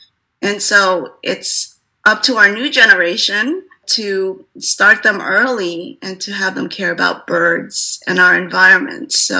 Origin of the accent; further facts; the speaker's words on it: Philippines; she's half Filipino, which that's what I am. I'm Filipino